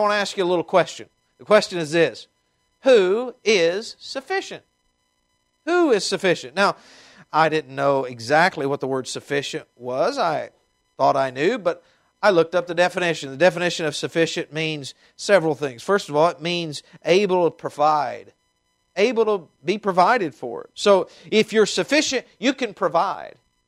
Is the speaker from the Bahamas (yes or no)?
no; Tennessee, United States; accent: twang; as you can tell with my accent, it's much more fancy than it used to be, but I have a bit of a twang. And so I left the Bible Belt of East Tennessee